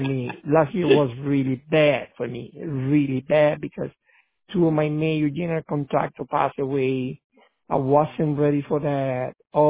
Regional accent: Cuba; moved away; since I came from Cuba back in 1985

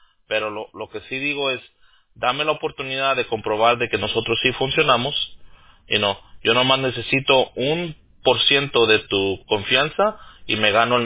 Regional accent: Los Angeles, California, United States; cuando yo crecí y me crié en Los Ángeles, vivía yo alrededor de mucho salvadoreño.

